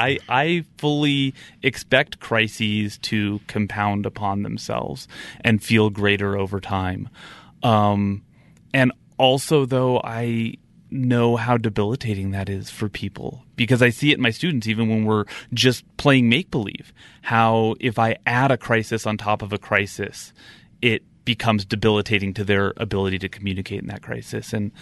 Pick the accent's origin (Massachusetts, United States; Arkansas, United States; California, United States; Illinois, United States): California, United States; now in Utah, United States; I grew up in California, and when I came to Utah and was introduced to the Latter-day Saint food pantry